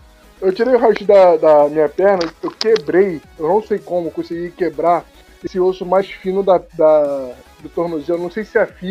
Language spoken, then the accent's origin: Portuguese; Cachoeira de Macacu, Rio de Janeiro, Brazil; born there; Não, nasci em Cachoeira de Macacu, cara.